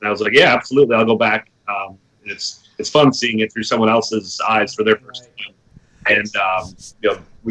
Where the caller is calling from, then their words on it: Orlando, Florida, United States; Sunny Orlando, Florida.